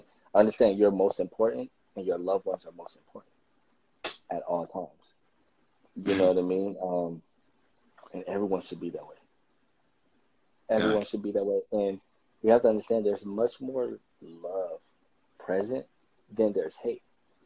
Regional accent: Los Angeles, California, United States; Like, I have, like I said, I come from South Central LA, so I'm always in South Central. I know my people.

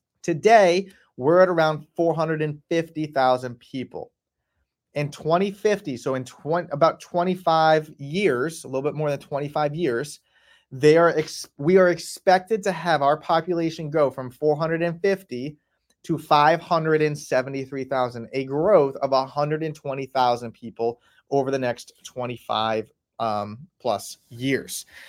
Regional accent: Sarasota, Florida, United States; I grew up in Sarasota. This is all brand new.

